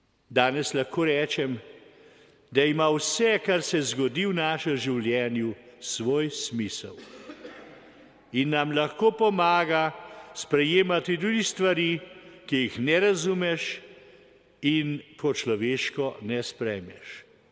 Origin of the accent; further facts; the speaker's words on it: Gameljne, Central Slovenia, Slovenia; born there; Že pri posvečenju se je zapomnil moje rojstno vas Gameljne in jo kasneje omenil.